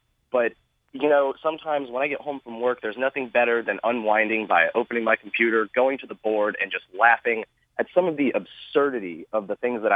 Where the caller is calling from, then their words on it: Lakeland, Florida, United States; from Lakeland, Florida.